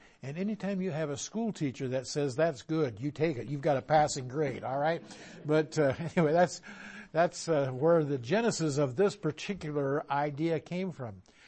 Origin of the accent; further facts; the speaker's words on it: Iowa, United States; I come from Iowa. You can't tell that, can you? But nonetheless, I come from Iowa